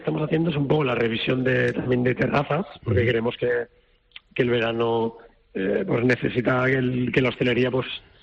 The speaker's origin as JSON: {"language": "Spanish", "town": "El Perelló", "country": "Spain", "said": "Al final somos todos gente del Perelló y gente que va a luchar por el bienestar del Perelló."}